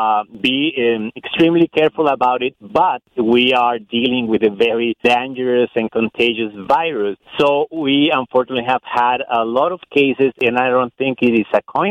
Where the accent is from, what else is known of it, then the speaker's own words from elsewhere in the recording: Sonora, Mexico; also born or lived in Costa Rica / Brazil; now in Tucson, United States; I'm from Sonora State, just south of the border.